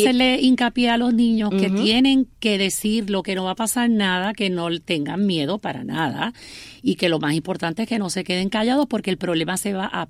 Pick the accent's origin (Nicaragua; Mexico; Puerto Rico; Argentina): Puerto Rico; como puertorriqueña me sentí con la necesidad de escribirlo